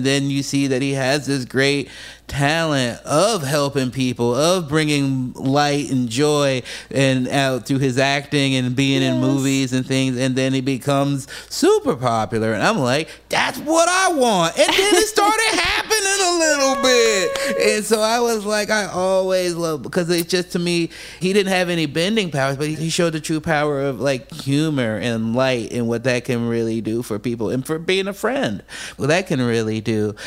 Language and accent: English; Chicago, Illinois, United States; also born or lived in Los Angeles; Well, I moved around a lot. I was born in Los Angeles, raised in Chicago. I started comedy in Portland, Oregon.